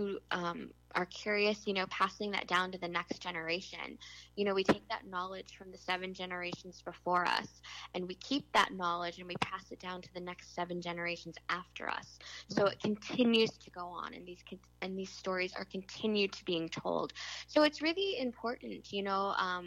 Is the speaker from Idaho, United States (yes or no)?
no; Michigan, United States; also born or lived in Wisconsin; now in Hudson, United States; I'm originally from the Midwest. I spent most of my life in Michigan, lived a little bit of time in Wisconsin before moving here.